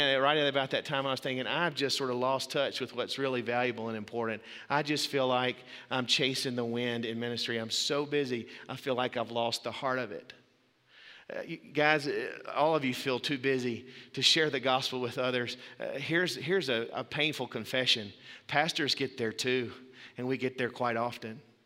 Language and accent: English; Waco, Texas, United States; We say, where are you from? What kingdom? We say, we're from Waco.